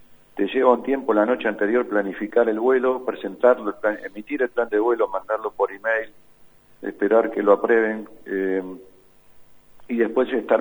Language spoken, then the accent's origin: Spanish; Argentina; como éramos argentinos y el avión era de matrícula argentina